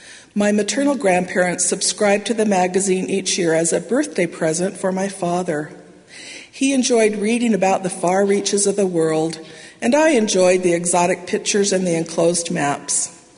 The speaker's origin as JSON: {"language": "English", "region": "Utah", "country": "United States", "tie": "born or raised there", "said": "I grew up in the Salt Lake Valley, where almost the whole valley follows the same east, west, north, and south coordinates first laid out by Brigham Young."}